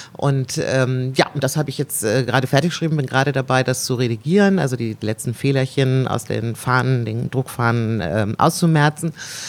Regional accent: Bremen, Germany; born there; now in Berlin, Germany; ich bin natürlich eben halt gebürtige Bremerin, lebe in Berlin und mit dem Norddeutschen sehr verhaftet

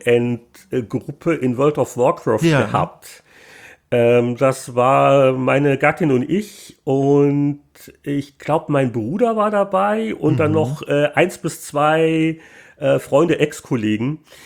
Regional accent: Munich, Bavaria, Germany; ich bin halt in München aufgewachsen, auch beruflich, und da kannte ich eher noch Leute.

